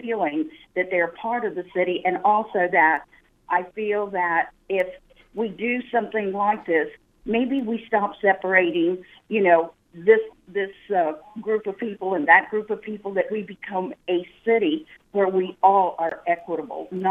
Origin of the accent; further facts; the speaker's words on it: El Paso, Texas, United States; I grew up in El Paso, and we had sidewalks since I was a little kid, and I'm in my 60s.